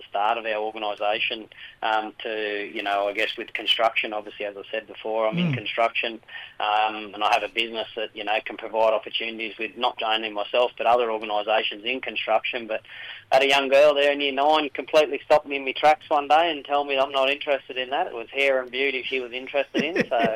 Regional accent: Hillston, New South Wales, Australia; now in Wodonga, Australia; I'm a proud Wiradjuri man. I'm from Hilston in central New South Wales there, and lucky enough to live down here on Albury Wodonga. I'm on the Wodonga side, so on Dutaroa country down here. Yeah, live around Wodonga way.

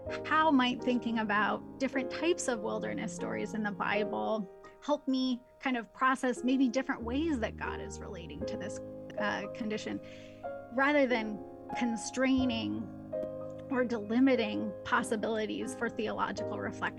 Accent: Seattle, Washington, United States; I grew up in the Seattle area, which is known for being quite secular

